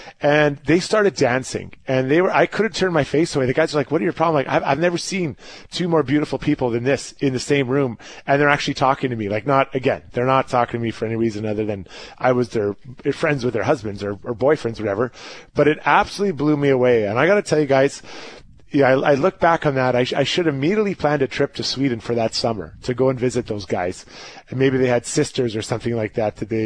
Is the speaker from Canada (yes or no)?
yes; Edmonton, Alberta, Canada; You know, now, you got to remember, I was from Edmonton.